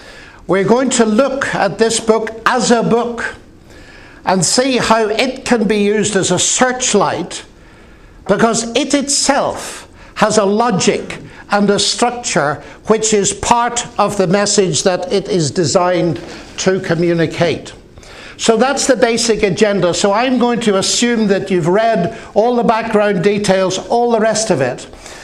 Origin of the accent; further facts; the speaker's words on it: Ireland; I'm going to sound a little bit dogmatic, not simply because I'm Irish